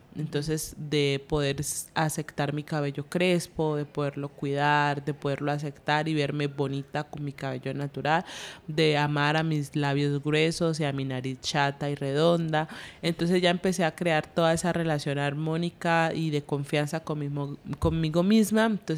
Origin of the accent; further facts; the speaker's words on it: Buenaventura, Valle del Cauca, Colombia; now in Cali, Colombia; yo soy de Buenaventura, Valle del Cauca, Colombia, pero llevo ya más o menos 10 años viviendo en Cali por términos de educación y trabajo.